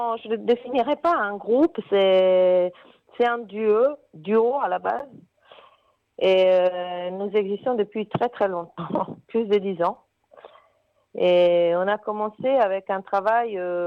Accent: Italy; now in France; moi je suis italienne, j'ai connu Olivier en Italie, à Rome.

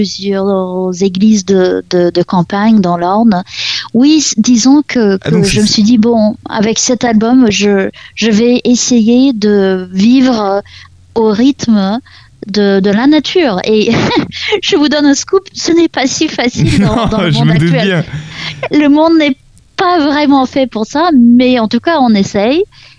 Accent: Canada; now in France; j'ai un ami qui me rend visite du Canada en ce moment, de mon pays natal, avec un musicien avec qui j'ai grandi.

